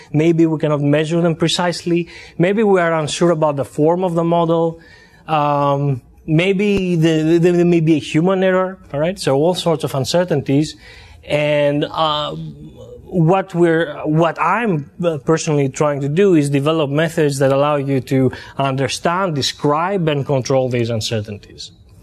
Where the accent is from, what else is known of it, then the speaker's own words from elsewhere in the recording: Greece; And I am from Greece, by the way.